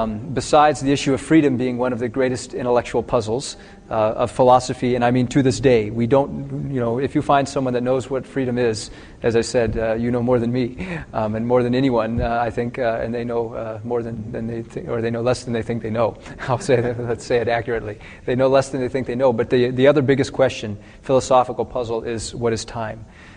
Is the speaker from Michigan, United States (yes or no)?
yes; Michigan, United States; since I come from Michigan, I had to shovel a foot of snow off my driveway to get to the airport.